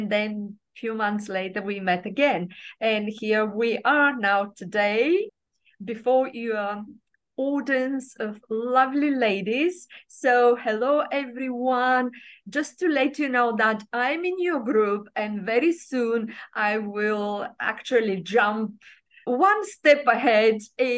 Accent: Bulgaria; So I'm Bulgarian born, brought up in Bulgaria during the communism.

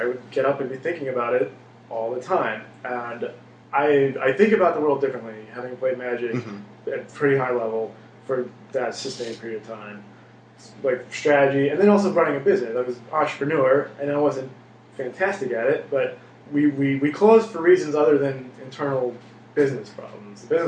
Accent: Kirkwood, Missouri, United States; I grew up in Kirkwood. I went to John Burroughs, an elite private high school.

